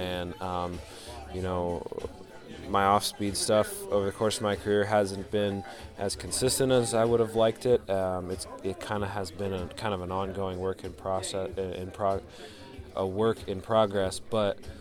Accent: New Jersey, United States; I grew up in New Jersey, so I spent a lot of time in New York City when I was a kid and growing up

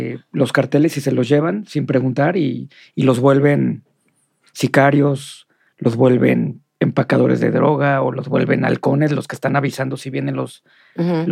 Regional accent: Guadalajara, Jalisco, Mexico; moved away; ahorita me vine a plantar de regreso a mi tierra, Guadalajara, después de casi 23 años fuera de aquí.

